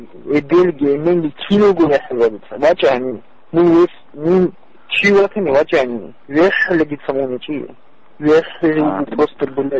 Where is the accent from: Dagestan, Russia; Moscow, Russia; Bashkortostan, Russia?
Dagestan, Russia; Я дагестанец, я тебе говорю.